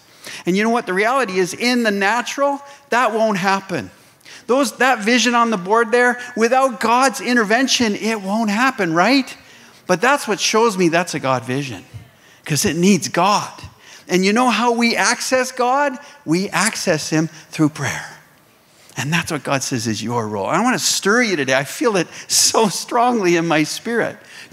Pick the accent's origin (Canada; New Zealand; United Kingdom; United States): Canada; I say the U.S. because I'm from Canada.